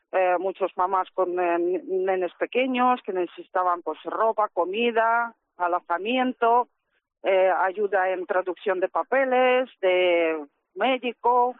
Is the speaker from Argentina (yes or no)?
no; Ukraine; Spanish is a second language; now in Palencia, Spain; yo me estaba aquí como ucraniana, no había muchas ucranianas aquí en Palencia, somos 5 contadas y unas cuantas rusas